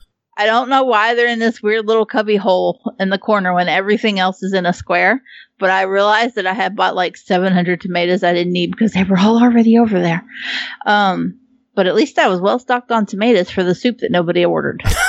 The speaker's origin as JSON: {"language": "English", "country": "United States", "tie": "born there", "said": "I don't know what a fucking gram is. I was born in America. Well, we don't do grams around these parts unless it's the meth kind."}